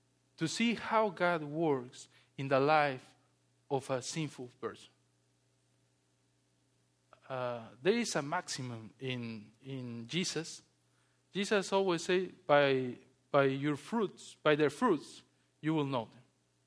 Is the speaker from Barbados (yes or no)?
no; Peru; When I was a child, I was raised in Peru. Peru is not like here. And it wasn't even close like here when I was a child.